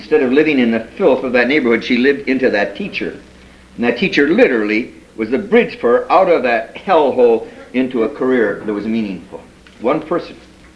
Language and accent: English; Minneapolis, Minnesota, United States; I mean, I grew up in the Norwegian ghetto of Minneapolis, and I can tell you, we took part in vandalism.